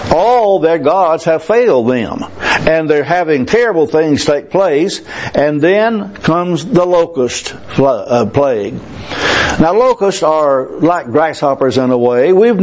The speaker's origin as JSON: {"language": "English", "town": "Gladewater", "region": "Texas", "country": "United States", "tie": "born or raised there", "said": "When I grew up in Gladewater, Texas, every year there would be a lot of crickets, and the crickets would be by the thousands."}